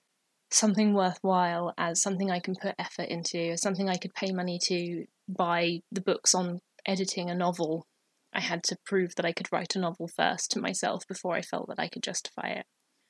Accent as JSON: {"language": "English", "region": "England", "country": "United Kingdom", "tie": "born or raised there", "said": "certainly I've experienced in the culture where I grew up in England as a millennial"}